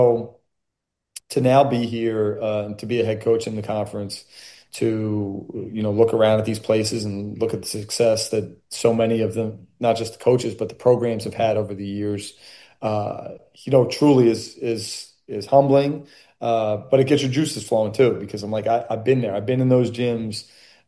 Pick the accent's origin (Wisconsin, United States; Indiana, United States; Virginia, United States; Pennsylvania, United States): Pennsylvania, United States; Philadelphia; I grew up in Philadelphia, where that's part of the fabric, right?